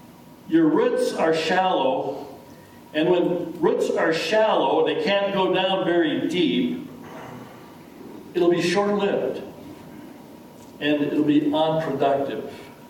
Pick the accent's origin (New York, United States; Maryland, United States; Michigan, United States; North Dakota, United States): North Dakota, United States; I grew up in North Dakota on a farm